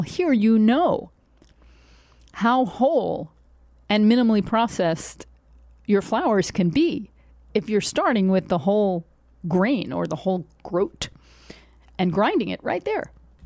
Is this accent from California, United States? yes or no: no; New York, United States; I grew up in New York.